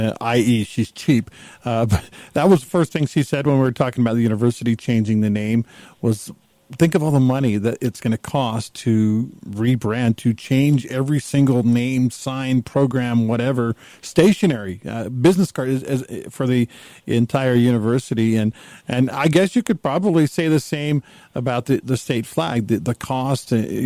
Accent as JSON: {"language": "English", "region": "Texas", "country": "United States", "tie": "born or raised there", "said": "and I grew up near Houston, so I've been a Houston Astros fan throughout the years"}